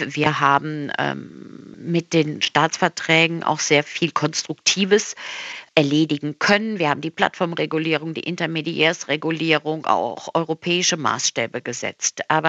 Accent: Rhineland-Palatinate, Germany; ich komme aus Rheinland-Pfalz. Wir haben 4 Millionen Einwohner

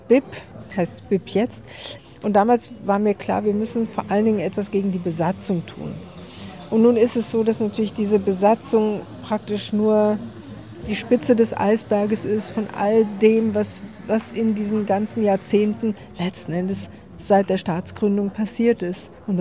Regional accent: Israel; now in Germany; Ich bin ja in Israel aufgewachsen. Ich habe auch wieder in Israel gelebt. Und bin 2007, also mit meiner Familie, richtig wieder eingewandert nach Israel und bin aber 2009 zurückgekommen.

